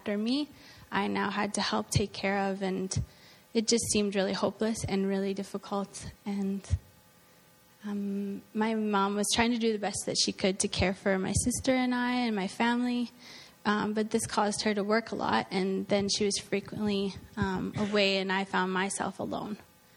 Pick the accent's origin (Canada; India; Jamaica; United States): Canada; Medicine Hat, Alberta; I'm from Alberta. Alberta and Medicine Hat.